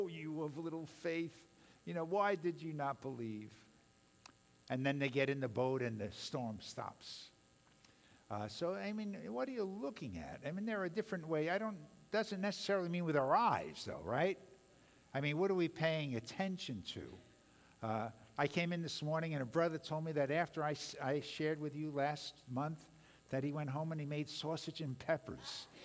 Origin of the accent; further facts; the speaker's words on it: Brooklyn, New York, United States; Because when I grew up in Brooklyn, if you asked somebody that question, who are you looking at?